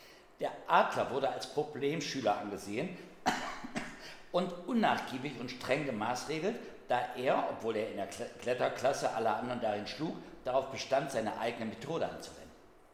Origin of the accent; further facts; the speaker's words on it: Hesse, Germany; wir sind übrigens keine Wessis, ne? Wir sind Nordis. Ja, wir kommen aus Nordhessen, ne? Aus der Nähe von Kassel.